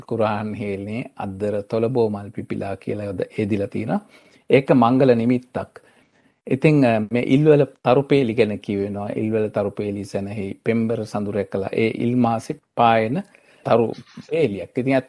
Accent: Colombo, Western Province, Sri Lanka; මගේ ගම වෙන්නේ අවිස්සාවේල්ලේ. නමුත් මා ඉපදුනේත් පාසල් ගියත් කොළඹ.

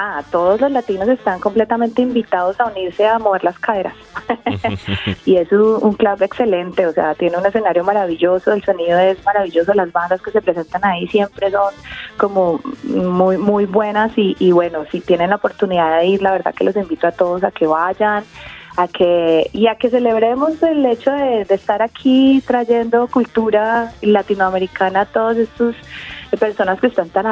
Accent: Colombia; now in Australia; siendo latina, especialmente colombiana

